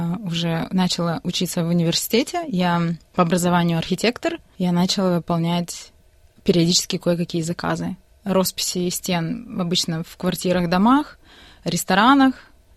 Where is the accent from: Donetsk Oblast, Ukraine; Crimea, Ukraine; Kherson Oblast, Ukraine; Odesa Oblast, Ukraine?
Odesa Oblast, Ukraine; Odesa; now in Australia; Да, я приехала из Одессы, но не совсем из Одессы.